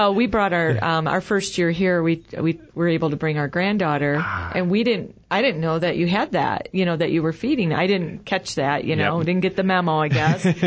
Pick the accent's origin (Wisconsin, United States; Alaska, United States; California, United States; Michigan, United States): Michigan, United States; Hey, I'm from Michigan.